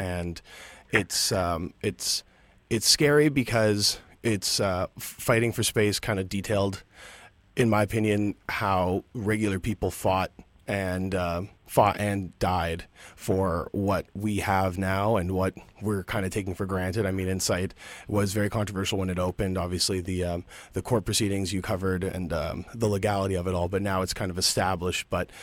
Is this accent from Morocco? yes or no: no; Richmond, British Columbia, Canada; Vancouver-Richmond Board of Health. Hey, that's my hometown suburb.